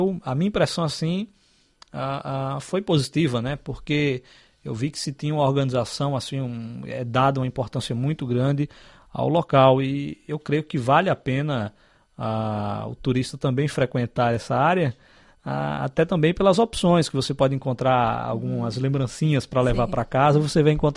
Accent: Brazil; moved away; como eu vim do Brasil para cá e não nunca tinha feito nenhuma viagem para o exterior

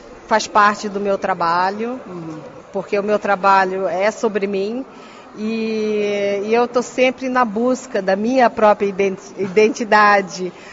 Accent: Rio de Janeiro, Brazil; born there; como você já disse. Eu nasci no Rio de Janeiro, no Brasil.

